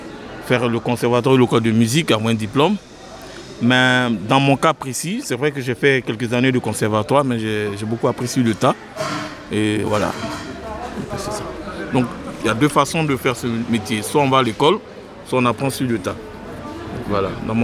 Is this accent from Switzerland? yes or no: no; Côte d’Ivoire; Originaire de la Côte d'Ivoire.